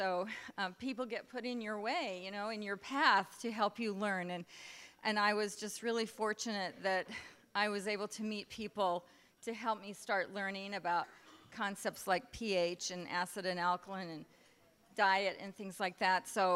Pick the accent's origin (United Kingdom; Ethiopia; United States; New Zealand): United States; Minnesota; I'm from Minnesota.